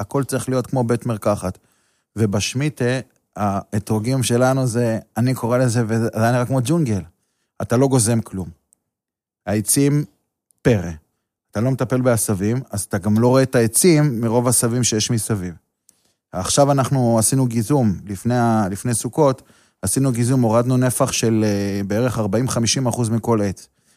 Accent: Yesodot, Central District, Israel; אני גדלתי ביסודות, אחרי חתונה דווקא הייתי גר באלעד.

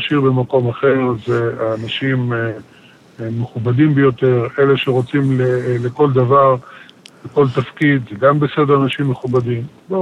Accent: Jerusalem, Jerusalem District, Israel; אני ירושלמי, אני בירושלים, אני חי בירושלים 45 שנה, אני ירושלמי

